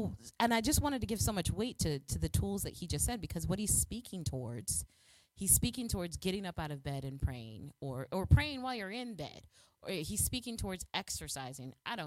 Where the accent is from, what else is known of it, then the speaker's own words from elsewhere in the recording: Chicago, Illinois, United States; I'm from the South Side of Chicago.